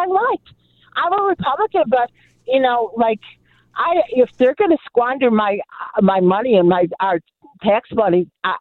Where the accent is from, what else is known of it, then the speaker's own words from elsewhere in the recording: Buffalo, New York, United States; I'm an older person, and I grew up in Buffalo during the 50s and the 60s